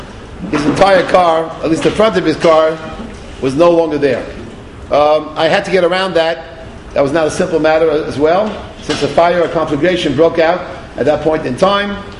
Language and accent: English; Bronx, New York, United States; I know this area well. I was here 50 years ago. I grew up in the Bronx.